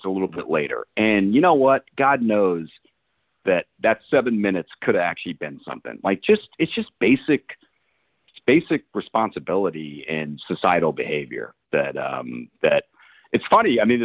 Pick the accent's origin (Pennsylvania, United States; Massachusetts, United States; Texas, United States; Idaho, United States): Texas, United States; Austin; I just come from a different generation, and I'm from Austin, and we make eye contact, and we talk to people, okay?